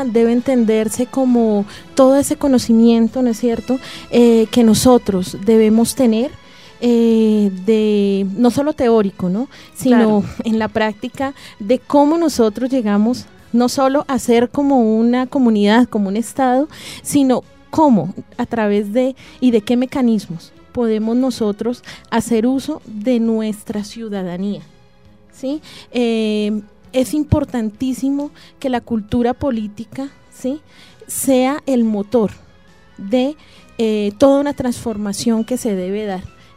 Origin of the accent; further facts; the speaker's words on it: Colombia; nosotros como colombianos hemos llegado a ser como somos